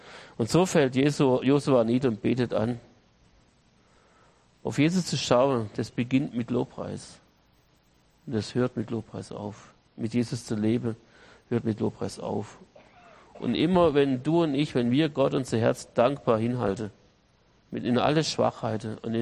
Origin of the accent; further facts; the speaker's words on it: Stuttgart, Baden-Württemberg, Germany; ich bin im Stuttgarter Flughafen groß geworden, ich bin nicht geflogen, ich war erst Anfang 20, als ich zum ersten Mal geflogen bin